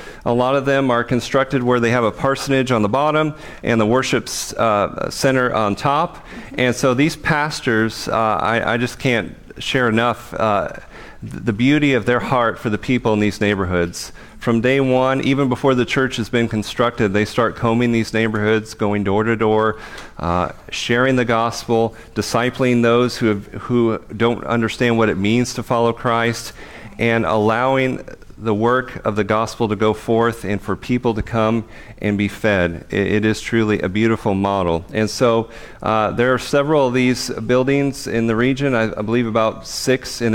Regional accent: Pacific Northwest, United States; We are from the Northwest, so we know that we will be able to survive in Mexico.

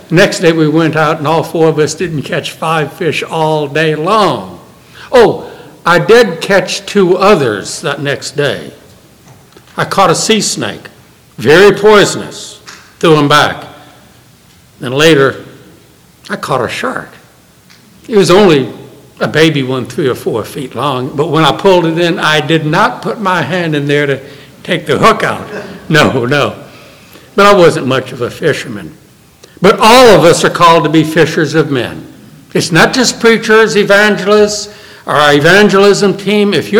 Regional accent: New Orleans, Louisiana, United States; Growing up in New Orleans, my father, brother, and I, two or three times went out in the Gulf of Mexico

